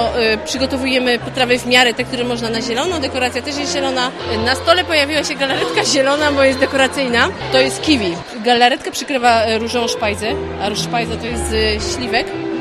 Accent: Dolna, Opole Voivodeship, Poland; my jesteśmy z Dolnej, gmina Leśnica pod górą Świętej Anny.

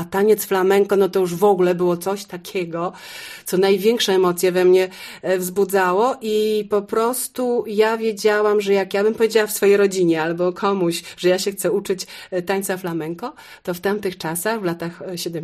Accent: Warsaw, Masovian Voivodeship, Poland; now in Wrocław, Poland; A potem przeprowadziłam się z Warszawy, bo w ogóle pochodzę z Warszawy, do Wrocławia za mężem.

